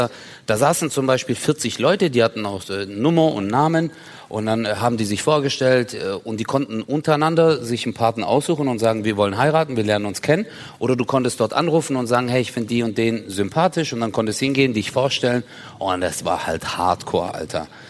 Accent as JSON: {"language": "German", "country": "Turkey", "said": "Ich bin ein Türke"}